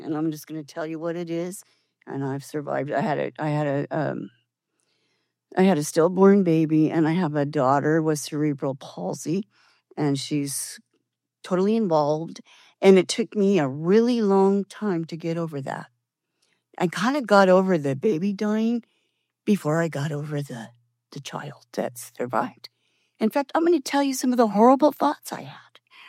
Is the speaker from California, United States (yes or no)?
yes; San Diego, California, United States; I'm a compulsive eater, and I'm from San Diego.